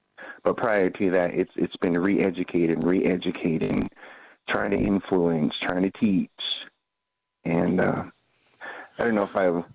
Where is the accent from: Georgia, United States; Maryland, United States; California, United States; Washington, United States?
Washington, United States; And I'm from the Columbia River. I commute to Toppenish to the reserve to work in the language program on a daily basis.